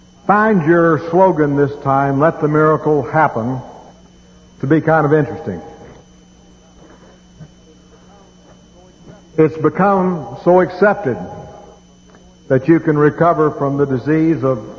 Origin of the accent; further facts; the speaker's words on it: Texas, United States; I was raised out in West Texas, and I had a loving mom and dad, and we were poor folks, and didn't know we were poor.